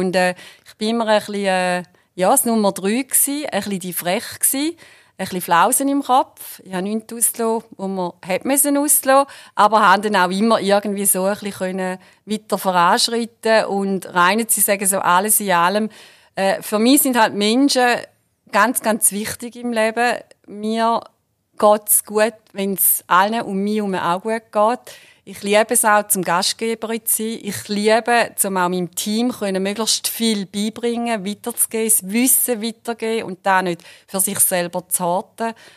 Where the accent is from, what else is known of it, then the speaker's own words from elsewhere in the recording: Eastern Switzerland, Switzerland; Und wie ihr ja meinen Dialekt, oder wie ich den nicht verstecken kann, ja, ich bin eine Ostschweizerin